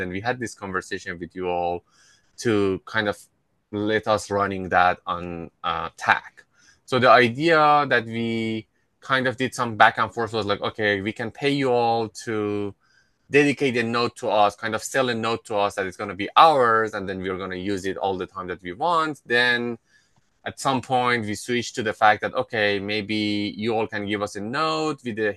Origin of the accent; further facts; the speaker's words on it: Iran; I should not be in any meeting with anything related to atomic bomb since I'm from Iran.